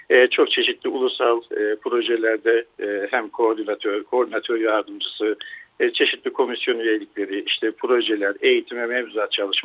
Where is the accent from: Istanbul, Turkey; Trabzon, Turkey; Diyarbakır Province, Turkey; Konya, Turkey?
Trabzon, Turkey; born there; Ben 1977 Trabzon doğumluyum.